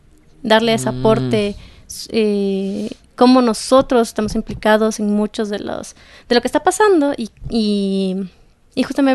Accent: Ecuador; es un logro para nosotros como ecuatorianos en realidad

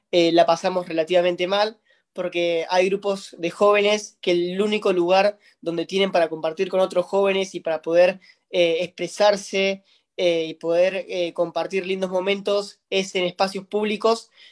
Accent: Carlos Casares, Buenos Aires Province, Argentina; provincia de Buenos Aires, en un pequeño pueblito hacia el sur, el cual se llama Carlos Casares. Acá en mi pueblo somos alrededor de 25.000 habitantes, por eso es muy chiquitito, y estamos a 300 kilómetros de la capital.

